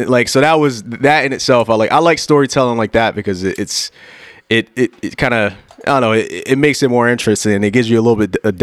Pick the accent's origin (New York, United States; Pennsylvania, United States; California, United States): Pennsylvania, United States; Philadelphia; I ain't from Canada. What the hell am I doing? I'm from Philly.